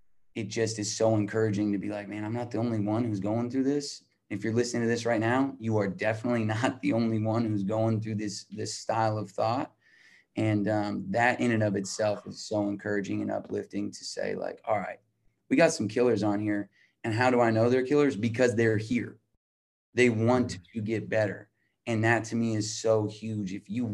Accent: Albuquerque, New Mexico, United States; I'm from Albuquerque, New Mexico.

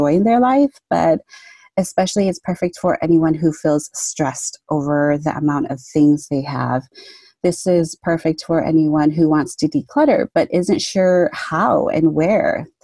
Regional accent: Minnesota, United States; Well, I'm from the Twin Cities area, Minnesota.

